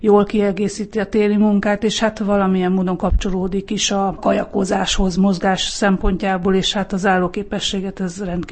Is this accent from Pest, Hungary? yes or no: yes; Vác, Pest, Hungary; hiszen Vácról jövök, ahol gyerekkorom óta